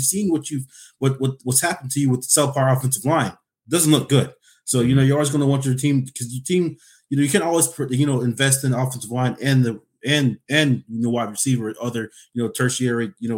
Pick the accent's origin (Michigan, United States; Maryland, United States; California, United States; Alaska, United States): Alaska, United States; I usually say 907. That's because I'm from Alaska